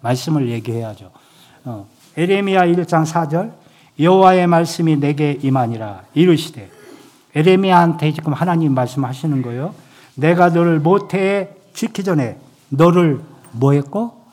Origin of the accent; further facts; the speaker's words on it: South Korea; 저는 하얀 쪽. 한국 사람이니까.